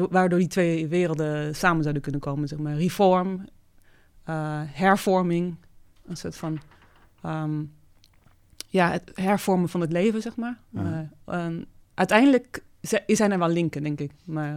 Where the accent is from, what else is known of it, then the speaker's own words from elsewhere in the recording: Leiden, South Holland, Netherlands; Ik ben in Leiden geboren en ook daar opgegroeid.